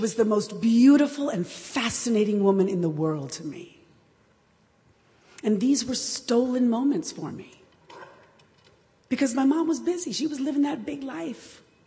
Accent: New York City, New York, United States; Growing up in New York City, in the 1960s and 70s, Upper West Side, the liberal mecca of Manhattan, my parents would organize meetings and throw parties that would go on way past my bedtime.

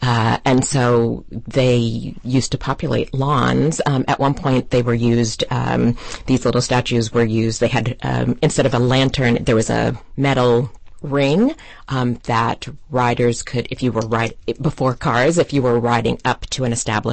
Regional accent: New Jersey, United States; also born or lived in New York / Connecticut / Atlanta / Philadelphia; So I lived in New Jersey. That was my first thought, that I grew up in New Jersey, but I was born in New York, and I lived in Connecticut, and I lived in Atlanta for a year.

